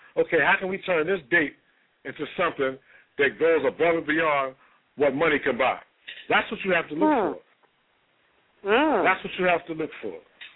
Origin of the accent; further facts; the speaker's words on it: Harlem, New York, United States; now in Albany, United States; I was born and raised in Harlem, but I now live in Albany, the Capital District area.